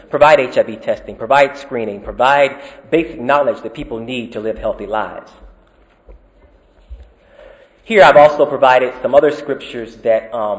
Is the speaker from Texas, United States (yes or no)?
no; Florida, United States; I know growing up in Sunday school in Florida, hearing things like we see on the left of this slide